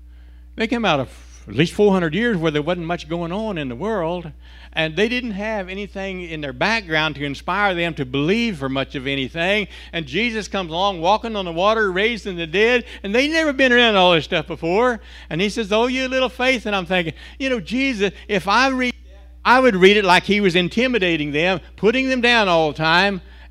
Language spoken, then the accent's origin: English; United States; yes, I'm an American. I'm very proud of being an American.